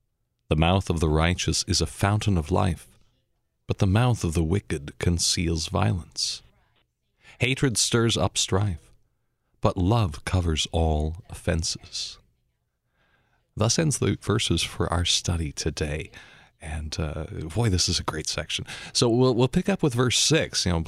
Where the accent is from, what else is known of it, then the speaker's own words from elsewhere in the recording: Denver, Colorado, United States; I grew up in Denver, Colorado, Cowtown, but I was a city boy.